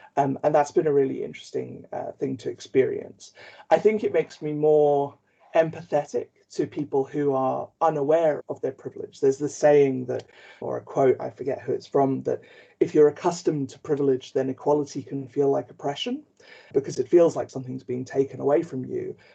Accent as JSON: {"language": "English", "country": "South Africa", "tie": "born or raised there", "said": "I grew up white in South Africa during apartheid."}